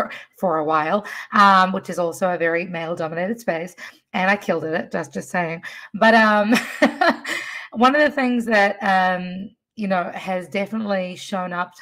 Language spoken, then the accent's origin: English; New Zealand; I grew up in New Zealand with my mother and my father was in Fiji my entire life.